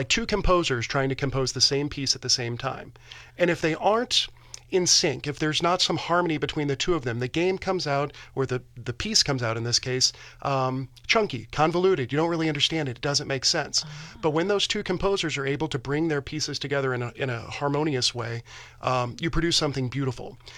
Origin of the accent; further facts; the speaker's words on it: United States; So as an American, of course, I'm rooting for my three hometown heroes.